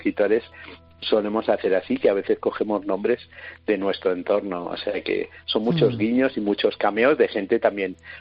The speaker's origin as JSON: {"language": "Spanish", "town": "Salamanca", "region": "Castile and León", "country": "Spain", "said": "yo es que soy de Salamanca, y Salamanca es un sitio con mucho arte, ¿sabes? Yo soy de Salamanca y luego después me eduqué con los salesianos"}